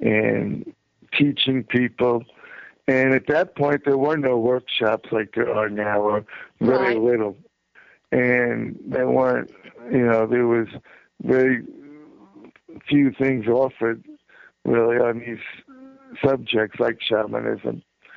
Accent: New York, United States; also born or lived in New Jersey; I could survive growing up in New York and New Jersey.

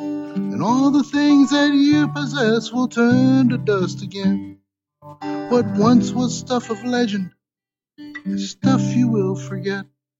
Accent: Los Angeles, California, United States; I grew up in East LA, so I tell everybody, yeah, it's somewhere between, you know, enchiladas and barbecue with a little spiritual sauce on the side.

